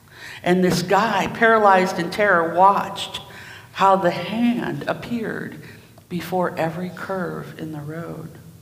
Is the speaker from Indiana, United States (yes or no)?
yes; Indiana, United States; We're from Indiana.